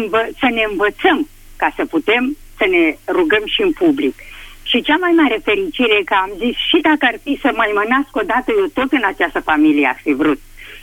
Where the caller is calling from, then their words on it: Craiova, Dolj, Romania; de la Craiova